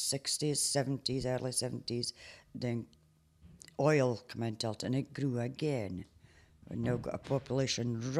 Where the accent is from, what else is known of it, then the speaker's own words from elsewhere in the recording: Aberdeen, Scotland, United Kingdom; I was born and brought up in Torry and have never been out of Torry.